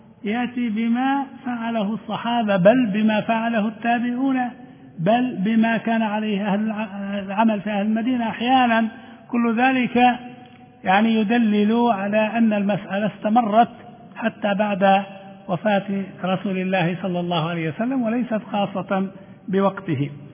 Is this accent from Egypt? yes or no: no; Libya; ما كانت هذه عندنا في ليبيا